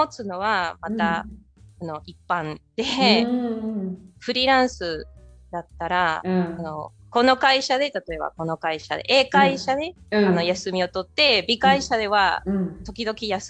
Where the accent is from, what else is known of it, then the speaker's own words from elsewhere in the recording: Argentina; Japanese is a second language; それは、 私たちアルゼンチン人は全くしませんね。